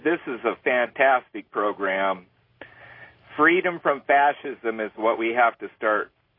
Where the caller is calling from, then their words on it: Lake Havasu City, Arizona, United States; I'm calling you from Lake Havasu, Arizona, but I also reside in Fontana.